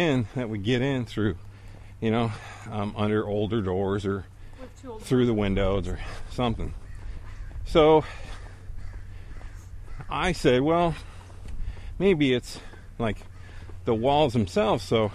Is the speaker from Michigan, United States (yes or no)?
no; San Bernardino, California, United States; I grew up in San Bernardino, pretty diverse.